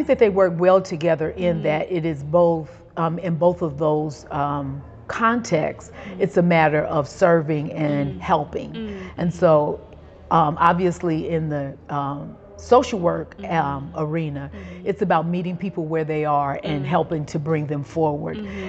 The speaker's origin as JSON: {"language": "English", "town": "Los Angeles", "region": "California", "country": "United States", "tie": "born or raised there", "said": "I was born here in Los Angeles and have lived here all of my life."}